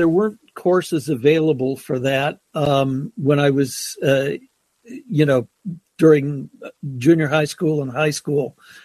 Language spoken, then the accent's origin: English; Akron, Ohio, United States; Hometown was Akron, Ohio. I grew up in Akron, went to school there, finished high school there